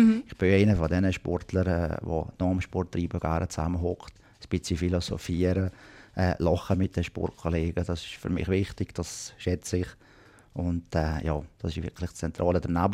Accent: Valais, Switzerland

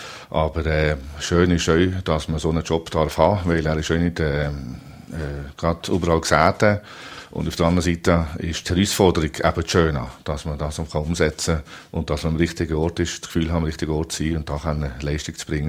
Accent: Valais, Switzerland; born or raised there

